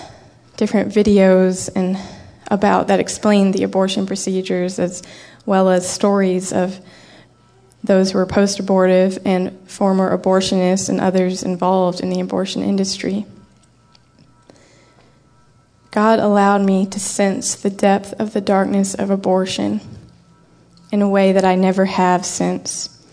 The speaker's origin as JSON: {"language": "English", "region": "Virginia", "country": "United States", "lives_now": "North Carolina, United States", "said": "I'm from Virginia. I live in North Carolina now."}